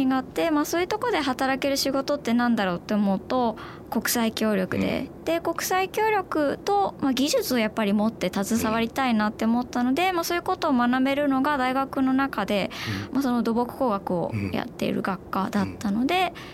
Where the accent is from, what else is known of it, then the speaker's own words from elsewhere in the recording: Nagano, Japan; born there; 生まれは長野です。